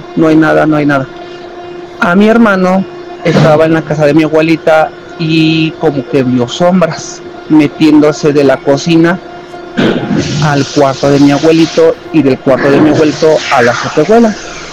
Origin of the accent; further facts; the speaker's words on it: Tlalnepantla, State of Mexico, Mexico; soy de Tlalnepantla, Ciudad de México.